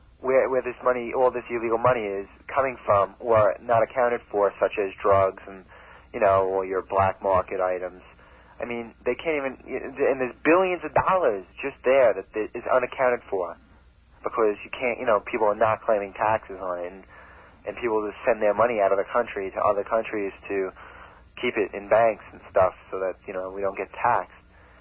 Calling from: Kokomo, Indiana, United States; Lakefront Kokomo.

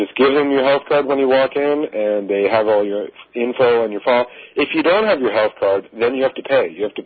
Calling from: Canada; Good, I'm just calling from Canada.

